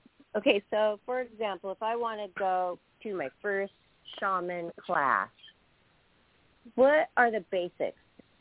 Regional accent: Seattle, Washington, United States; And I am from the Great Northwest, Seattle, Washington.

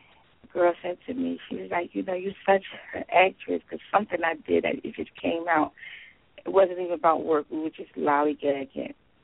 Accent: Philadelphia, Pennsylvania, United States; Well, I'm 38. I'm from Philadelphia. Obviously, I'm a Christian.

